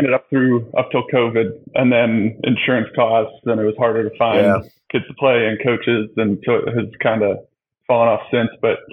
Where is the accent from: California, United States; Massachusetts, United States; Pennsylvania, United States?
Pennsylvania, United States; Jennerstown; growing up in Jennerstown, Pennsylvania, population of maybe 500-600 people, there wasn't really much basketball being played.